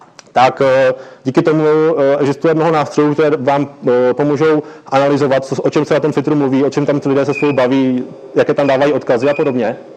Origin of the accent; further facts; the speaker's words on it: Vsetín, Zlín Region, Czechia; prezentaci města Vsetína, odkud pocházím